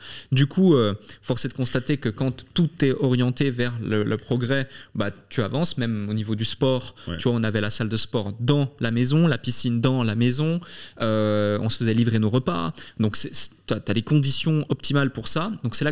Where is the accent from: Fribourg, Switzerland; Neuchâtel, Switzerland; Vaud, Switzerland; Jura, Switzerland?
Vaud, Switzerland; Avenches; moved away as an adult; now in London, United Kingdom; je suis passé de Avenches à Genève, puis ensuite de Genève à Londres